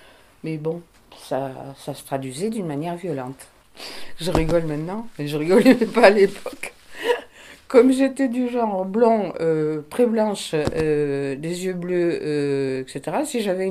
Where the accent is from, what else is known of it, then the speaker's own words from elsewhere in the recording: Nice, Provence-Alpes-Côte d'Azur, France; born there; Je vais avoir 79 ans. Je suis née à Nice.